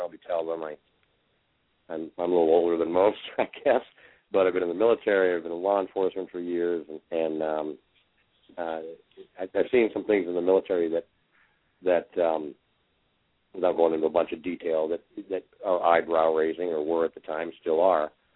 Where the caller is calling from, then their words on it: Texas, United States; I mean, I'm calling you from Texas, and my own congressman, I'm sure he's a great guy